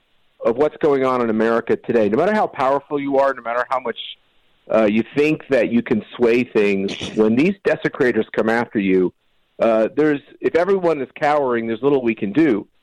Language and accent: English; Wichita, Kansas, United States; my hometown in Wichita, Kansas